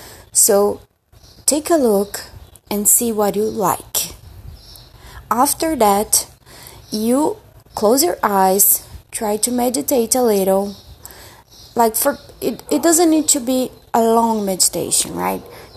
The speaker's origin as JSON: {"language": "English", "country": "Brazil", "first_language": "Portuguese", "second_language": "English", "said": "I'm originally from Brazil, so forgive my accent."}